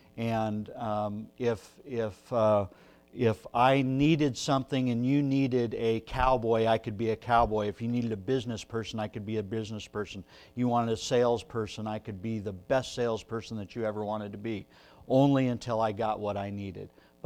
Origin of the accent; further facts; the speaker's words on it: Nebraska, United States; I'm from Nebraska. I was raised in a small town, small church, by a very godly family.